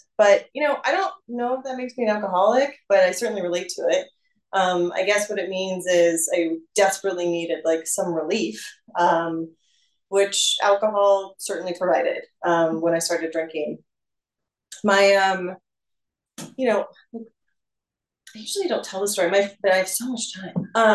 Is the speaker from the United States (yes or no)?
yes; Los Angeles, California, United States; I grew up in Los Angeles. I'm 43.